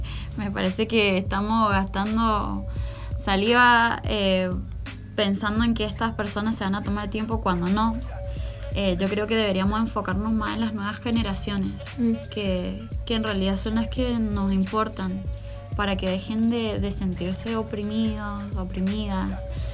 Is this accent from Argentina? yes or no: yes; Argentina; Ah, si soy argentina, decime quiénes están en la selección, decime cuántos han ganado.